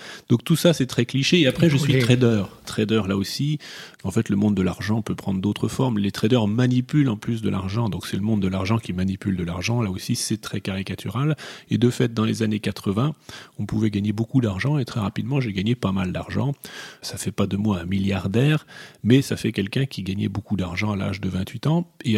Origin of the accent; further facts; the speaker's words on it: Neuilly-sur-Seine, Île-de-France, France; born there; D'abord, je suis né à Neuilly-sur-Seine.